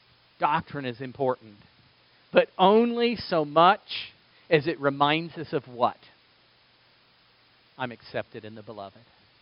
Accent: United States; born there; I was born in America and I got a Bible in my house and I know about Jesus.

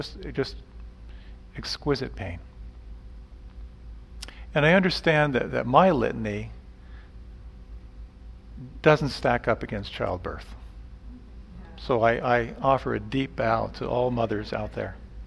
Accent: Pennsylvania, United States; Growing up in the Pennsylvania Dutch country on a farm, the basic strategy was ignore it

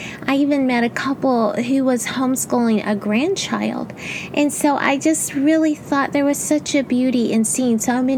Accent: Houston, Texas, United States; Now, I grew up in Houston, Texas as a little girl

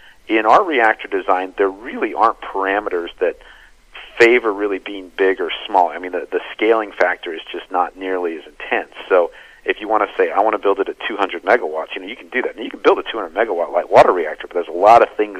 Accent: the West, United States; I'm from the West originally, and I always wondered when I was younger, why didn't we have nuclear reactors in the West?

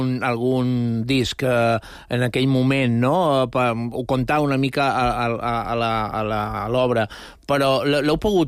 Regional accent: Sant Antoni, Balearic Islands, Spain; Jo som de Sant Antoni i mai no he dit pujo a Eivissa ni a Vila, seria.

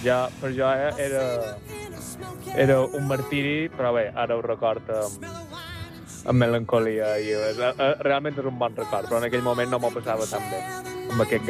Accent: Palma, Balearic Islands, Spain; sóc de Palma, i jo me'n record perfectament del meu perruquer de quan era petit.

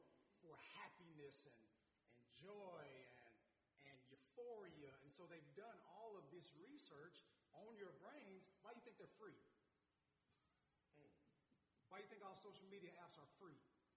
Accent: Chattanooga, Tennessee, United States; And for me, being an underprivileged black kid growing up in Chattanooga, those encyclopedias were outdated anyway.

